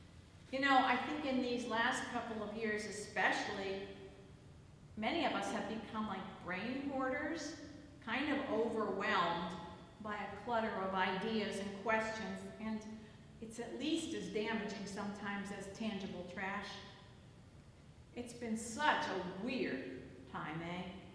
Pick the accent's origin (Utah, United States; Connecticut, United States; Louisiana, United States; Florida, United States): Connecticut, United States; I'm originally from Connecticut.